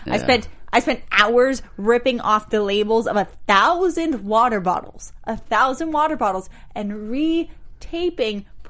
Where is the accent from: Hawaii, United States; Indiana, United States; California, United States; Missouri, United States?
California, United States; I'm from California.